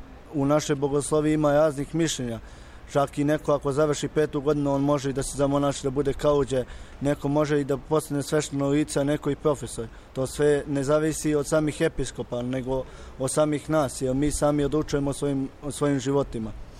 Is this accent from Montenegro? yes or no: yes; Podgorica, Montenegro; also born or lived in Dečani, Kosovo; dolazim iz Podgorice i učenik sam 4. razreda prizrenske bogoslovije u Prizrenu. Ja sam rođen u Dečanima i 99. kada je počeo rat na Kosovu i Metohiji, moji su izbjegli za Podgoricu i ja sam sa 3,5 godine izašao sa Kosova